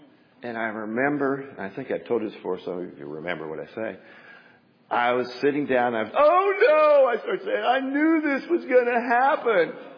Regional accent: Kirkland, Washington, United States; I'm from Kirkland, Washington.

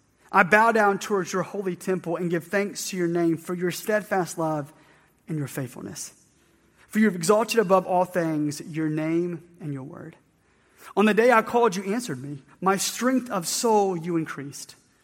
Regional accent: Atlanta, Georgia, United States; See, I grew up in Atlanta, and a dream of mine as a child was to go to Disney World.

